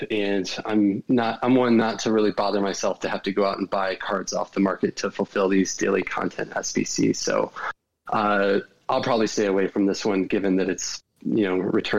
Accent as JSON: {"language": "English", "country": "United States", "said": "That's right. I am an American."}